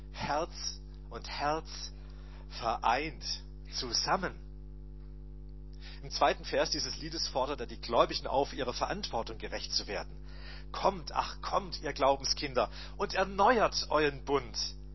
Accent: Baden-Württemberg, Germany; also ich bin Schwabe, wer ist noch Schwabe?

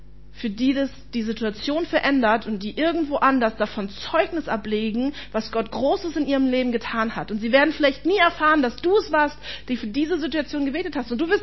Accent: Berlin, Germany; Ich komme aus Berlin

